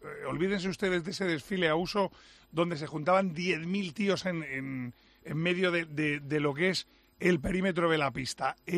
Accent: Andalusia, Spain; Era de ahí, de mi pueblo, al lado de Baena.

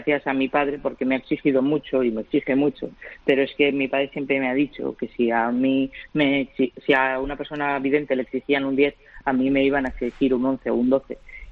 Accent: Laguna de Duero, Castile and León, Spain; born there; now in Valencia, Spain; yo estoy en Valencia, pero yo nací en Laguna de Duero, en Valladolid, y él se ha quedado en Laguna de Duero, y yo me he venido aquí a Valencia con mi madre al principio y ahora ya con mis padres

